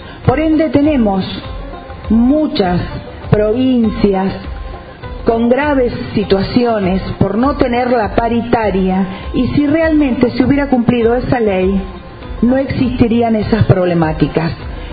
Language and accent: Spanish; Argentina; Nosotros, nosotras, como argentinos y argentinas, sindicalizados